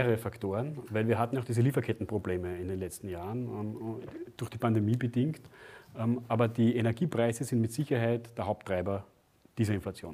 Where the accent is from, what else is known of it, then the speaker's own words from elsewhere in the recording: Austria; haben wir als Österreicher, also auch als österreichische Bundesregierung, da ja sozusagen nur bedingt Zugriff.